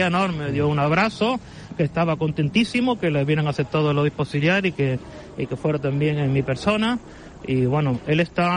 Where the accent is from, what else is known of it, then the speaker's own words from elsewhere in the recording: Valsequillo, Canary Islands, Spain; Yo soy de Valsequillo.